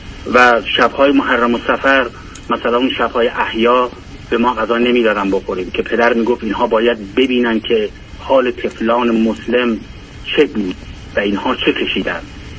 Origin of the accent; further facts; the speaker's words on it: Iran; born there; در ایران من در یک خانواده 9 نفره به دنیا اومدم و من بچه آخر هستم